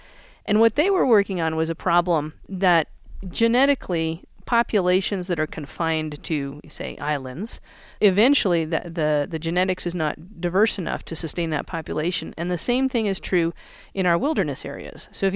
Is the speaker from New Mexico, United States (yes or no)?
yes; Santa Fe, New Mexico, United States; Okay, so I grew up right here in Santa Fe and outside of Santa Fe.